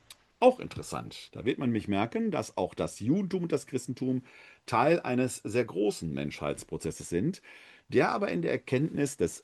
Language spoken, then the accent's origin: German; Essen, North Rhine-Westphalia, Germany; now in Wuppertal, Germany; Ich komme aus Essen. Da war das vielleicht Brauch. Im Ruhrgebiet, in meiner Heimat